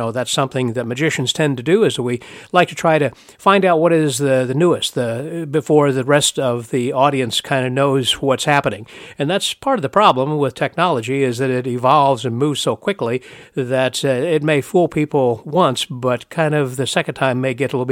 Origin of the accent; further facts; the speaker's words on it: Houston, Texas, United States; And we are in Houston today, which is my hometown.